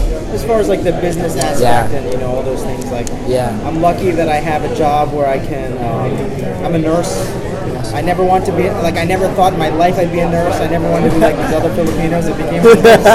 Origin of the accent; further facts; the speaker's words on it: Baltimore, Maryland, United States; I was born and raised in Baltimore. You know, like, Baltimore's, like, city's, like, 60, 70% black, mostly, like, white and black growing up, so I didn't know a lot about my own culture.